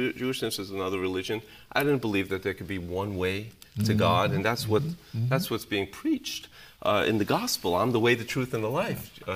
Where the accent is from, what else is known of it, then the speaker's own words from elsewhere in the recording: Bronx, New York, United States; In New York. I grew up in the Bronx, actually, and Yankees fan.